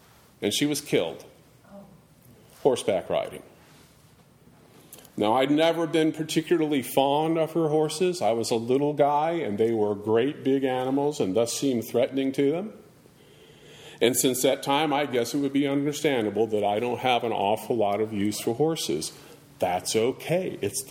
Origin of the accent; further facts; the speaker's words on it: the South, United States; because I'm from the South.